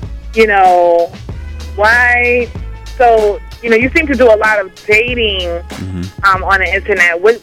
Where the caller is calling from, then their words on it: Bronx, New York, United States; from the Bronx.